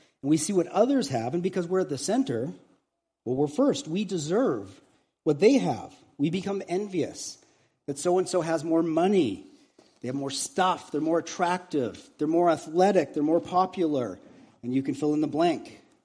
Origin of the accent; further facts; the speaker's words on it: Canada; being Canadian, we are really good at masking this attitude with politeness.